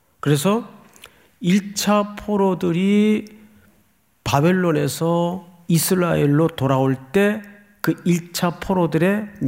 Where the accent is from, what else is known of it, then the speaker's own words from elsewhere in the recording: Daegu, South Korea; 저도 이제 어린 시절을 대구에서 지냈기 때문에 가끔 형들 따라서 냇가 이렇게 따라가면 이 종단지에 거머리가 붙어요.